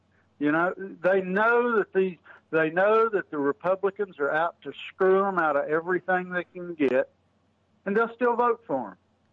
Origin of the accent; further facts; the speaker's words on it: Tennessee, United States; now in Nashville, United States; I was born and raised over in the Appalachian Mountains, over just south of Gate City and just west of North Carolina, Asheville, North Carolina, up in that area of Tennessee.